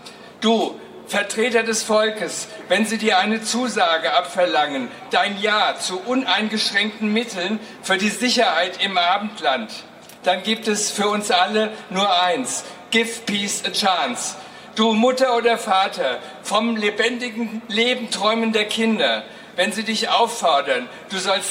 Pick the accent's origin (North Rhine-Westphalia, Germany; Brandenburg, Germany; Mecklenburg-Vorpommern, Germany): North Rhine-Westphalia, Germany; Essen; Ich bin Essener